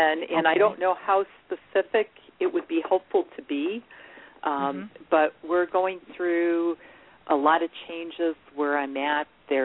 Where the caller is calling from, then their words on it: Cleveland, Ohio, United States; The Cleveland area, Cleveland, Ohio.